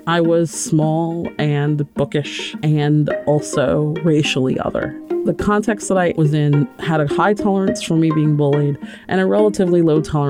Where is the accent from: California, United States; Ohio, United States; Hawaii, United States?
Ohio, United States; Columbus; now in Duluth, United States; I grew up in the suburbs of Columbus, Ohio. My family moved there when I was eight